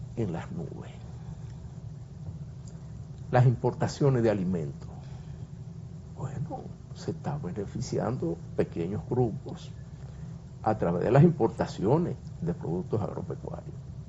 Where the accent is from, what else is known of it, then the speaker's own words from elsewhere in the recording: Dominican Republic; como dominicano, nos da vergüenza